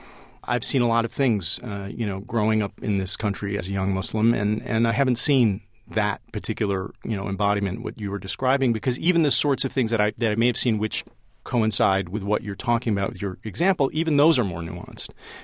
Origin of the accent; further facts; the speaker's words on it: Wisconsin, United States; I'm from Wisconsin.